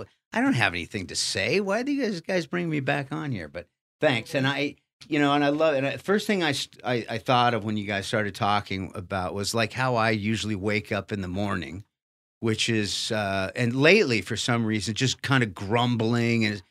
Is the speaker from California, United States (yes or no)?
yes; California, United States; moved away as an adult; now in New York, United States; I'm living in New York. I just got into New York. I'm born and raised in California. I'm not used to cold weather at all, right?